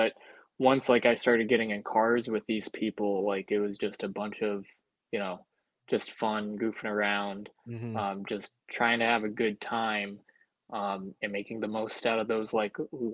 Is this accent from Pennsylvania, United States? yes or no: no; Albany, New York, United States; I'm from the Albany area